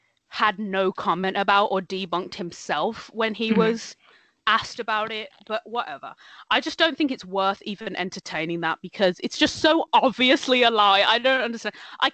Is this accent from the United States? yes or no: no; United Kingdom; I say cinema. I'm British, you know.